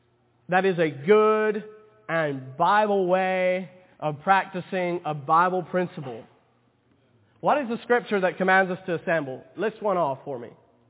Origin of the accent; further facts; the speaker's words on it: Kentucky, United States; I like going back to where I was brought up over there in West Kentucky sometimes.